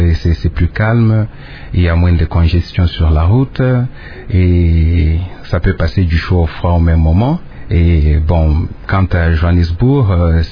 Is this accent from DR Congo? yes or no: yes; DR Congo; je suis congolais.